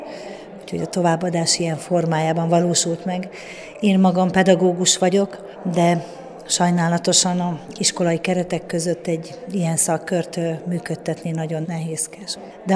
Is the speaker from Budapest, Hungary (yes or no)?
no; Tunyogmatolcs, Szabolcs-Szatmár-Bereg, Hungary; Én egy Szabolcs megyei kisfaluból, Tunyog-Matolcsról származom